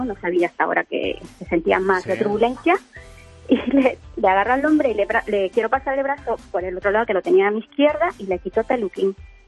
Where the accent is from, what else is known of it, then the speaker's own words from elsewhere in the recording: Peru; Pues era la primera vez que viajaba en avión, 14 horas de vuelo. Soy de Perú.